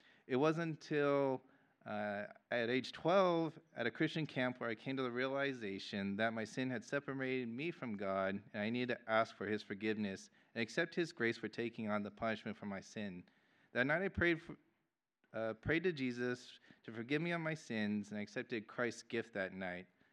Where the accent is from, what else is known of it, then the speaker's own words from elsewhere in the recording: San Jose, California, United States; born there; I was born in San Jose at the Kaiser Hospital, just down the road from here.